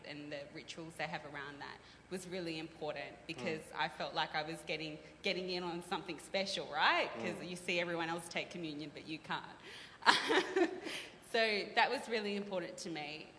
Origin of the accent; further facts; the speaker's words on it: Sydney, New South Wales, Australia; I grew up in Sydney a lot, in the city of Sydney.